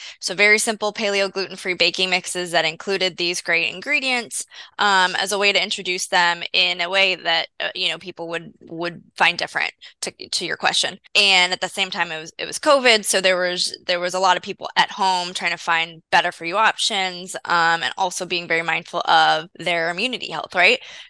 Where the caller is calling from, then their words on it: Miami, Florida, United States; And I am calling in from Miami, Florida.